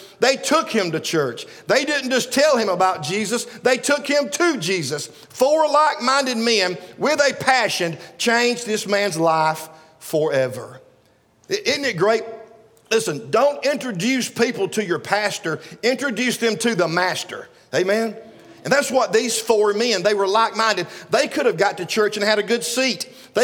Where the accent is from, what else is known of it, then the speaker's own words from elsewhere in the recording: Alabama, United States; We're from Sand Mountain. We're in the South. Nobody here says, I love you.